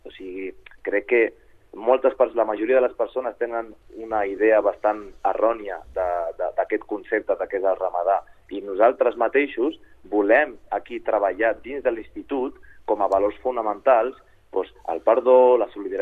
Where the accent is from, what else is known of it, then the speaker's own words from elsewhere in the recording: Catalonia, Spain; he crescut aquí, he nascut aquí